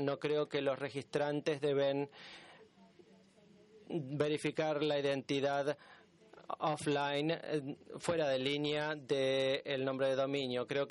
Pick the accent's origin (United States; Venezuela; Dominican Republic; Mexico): United States; yo crecí en los Estados Unidos y estoy familiarizado.